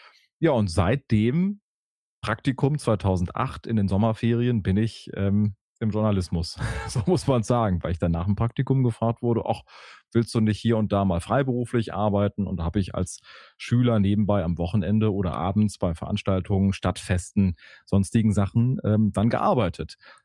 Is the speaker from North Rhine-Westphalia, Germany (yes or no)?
yes; Wuppertal, North Rhine-Westphalia, Germany; Also ich bin in Wuppertal groß geworden, Meine Großeltern waren aber die ganze Zeit in Bochum und haben dort gelebt. Also ich bin in Wuppertal groß geworden